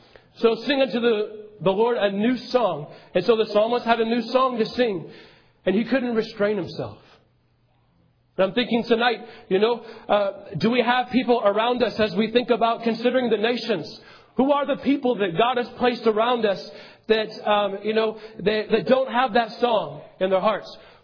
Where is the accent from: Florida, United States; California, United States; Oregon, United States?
Oregon, United States; Portland; born there; I was born in Portland, Oregon